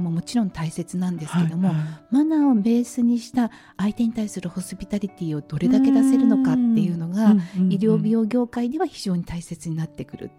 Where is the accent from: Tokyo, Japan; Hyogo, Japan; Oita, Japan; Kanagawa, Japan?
Hyogo, Japan; Kobe; 私自身が神戸出身でして